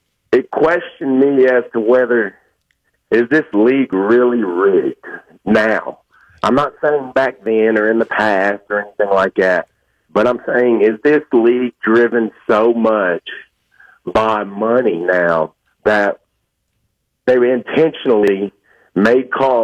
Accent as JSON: {"language": "English", "town": "Kenner", "region": "Louisiana", "country": "United States", "tie": "born or raised there", "lives_now": "Dixon, United States", "said": "I actually live here in Dixon, Tennessee, but I was born and raised in Kenner, Louisiana."}